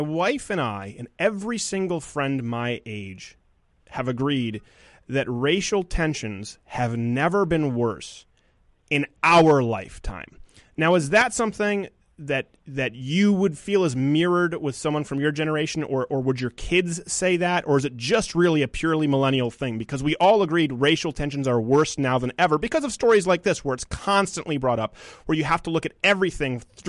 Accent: Philippines; As a Filipino, you know, obviously there's usually people would say, you know, Asian's yellow.

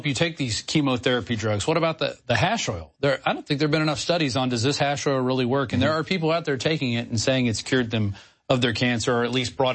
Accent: Lake Charles, Louisiana, United States; born there; And I lived in southwest Louisiana. I was born in Lake Charles, Sulphur area. Moved away for about 8 years, came back.

